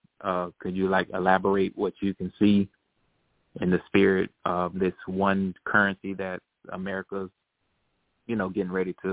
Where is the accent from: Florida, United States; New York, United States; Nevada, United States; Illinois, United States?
Florida, United States; from South Florida.